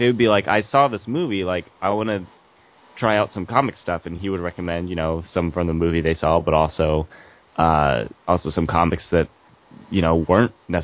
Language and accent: English; Doylestown, Pennsylvania, United States; I do know talking to talked with the guy who ran the comic book shop in Doylestown, my hometown